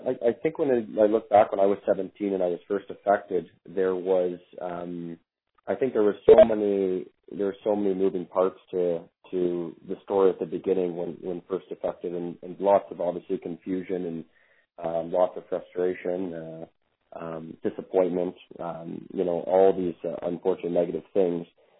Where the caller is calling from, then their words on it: Toronto, Ontario, Canada; I am calling in from Toronto, Ontario, Canada, and I'm 29 years old